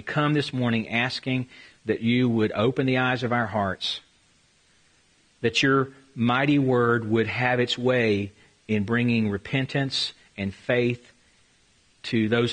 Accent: the South, United States; accent: southern; Spanish would not sound good coming from me anyway with my southern accent.

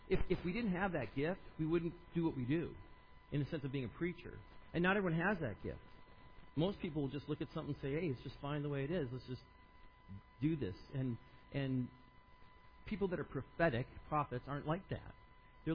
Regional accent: Idaho, United States; I'm from Idaho, so there's a lot of Mormonism

